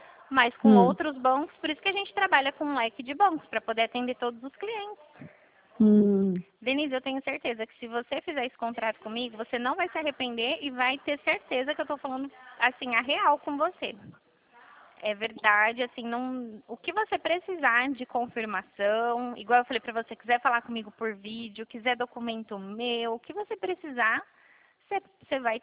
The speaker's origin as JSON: {"language": "Portuguese", "town": "Dracena", "region": "São Paulo", "country": "Brazil", "said": "Eu sou de Dracena, interior de São Paulo."}